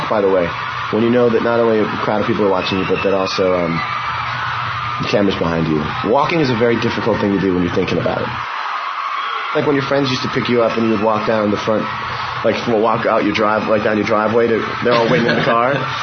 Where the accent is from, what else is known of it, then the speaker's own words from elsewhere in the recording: Bridgeport, Connecticut, United States; I'm actually from Bridgeport, so big shout out to Bassett High School and Central and Harding High and Central High School.